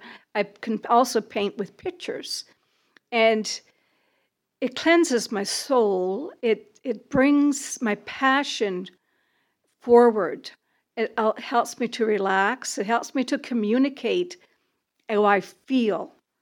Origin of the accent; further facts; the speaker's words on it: Newfoundland and Labrador, Canada; now in Nova Scotia, Canada; Originally, I am from Newfoundland, and I have been living in Nova Scotia now for many years